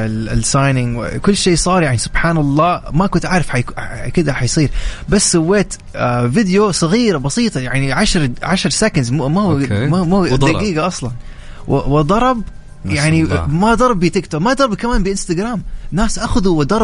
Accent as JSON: {"language": "Arabic", "town": "Jeddah", "region": "Makkah Province", "country": "Saudi Arabia", "tie": "born there", "said": "يعني ولدت في جده صح يعني كنت اروح كثير لابحر"}